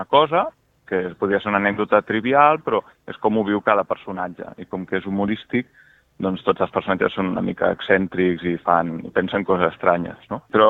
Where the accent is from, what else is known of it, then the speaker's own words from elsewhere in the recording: Badalona, Catalonia, Spain; jo sóc de Badalona, vaig néixer als anys 80